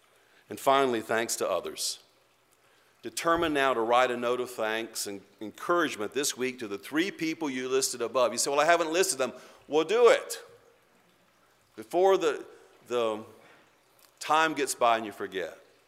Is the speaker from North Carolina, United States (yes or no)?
yes; North Carolina, United States; when I was growing up in Guilford County